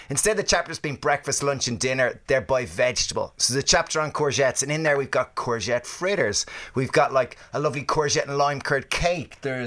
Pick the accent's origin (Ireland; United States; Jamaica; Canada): Ireland; we're Irish